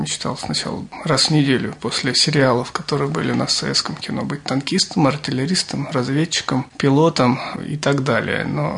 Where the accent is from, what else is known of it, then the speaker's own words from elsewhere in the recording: Bykovo, Moscow Oblast, Russia; все свои 47 лет я прожил в одном единственном месте, это село Быково Раменского района Московской области. Учился сначала в сельской школе, потом в 25-й Ильинской заканчивал. Ну, потом работал в Жуковском на предприятии